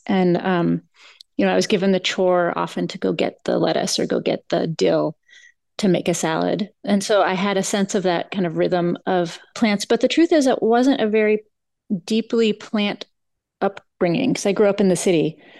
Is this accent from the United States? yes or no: yes; Berkeley, California, United States; I grew up in Berkeley, California, you know, insert hippie jokes here.